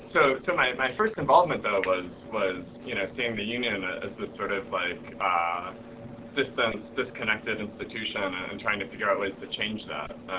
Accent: Detroit, Michigan, United States; Because growing up in Detroit, like the UAW, the auto workers, was sort of a presence in my life.

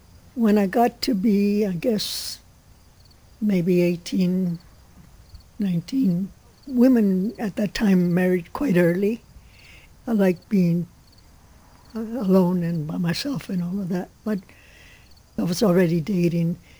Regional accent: West Laco, Texas, United States; born there; I was born in West Laco, Texas. It's on the American side of the border. It's in the Rio Grande Valley.

